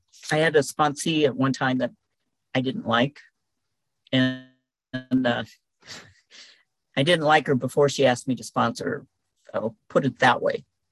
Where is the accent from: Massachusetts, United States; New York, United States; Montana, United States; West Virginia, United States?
Montana, United States; Good morning, everyone. I am from Montana.